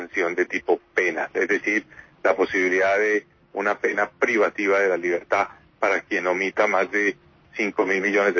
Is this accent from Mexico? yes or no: no; Colombia